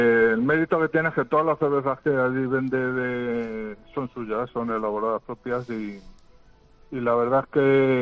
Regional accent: Alcázar de San Juan, Castilla-La Mancha, Spain; Y en mi pueblo, en Alcázar de San Juan, pues resulta que hay un tap room donde la fabrican ellos y la venden.

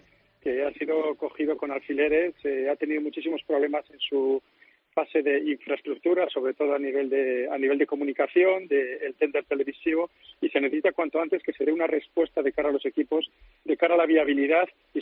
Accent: León, Castile and León, Spain; also born or lived in Oklahoma, United States; Yo soy de León, entonces a los de León nos llaman cazurros, no es algo peyorativo.

